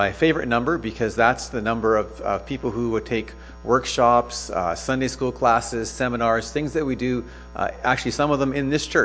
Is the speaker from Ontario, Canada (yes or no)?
no; Prince George, British Columbia, Canada; And I grew up in Prince George